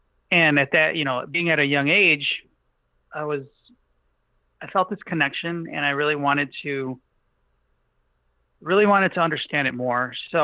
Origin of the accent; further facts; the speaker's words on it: Chicago, Illinois, United States; growing up in Chicago, in a not so nice neighborhood, there was always trash everywhere and it bothered me.